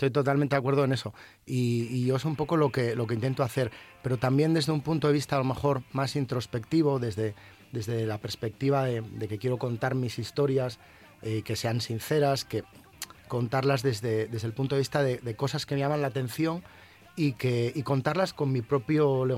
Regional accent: Gijón, Asturias, Spain; Yo soy de Gijón.

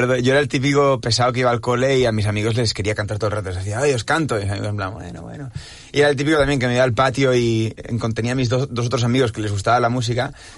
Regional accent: Barcelona, Catalonia, Spain; Yo soy de Barcelona y me encanta Barcelona, pero Madrid es una pasada.

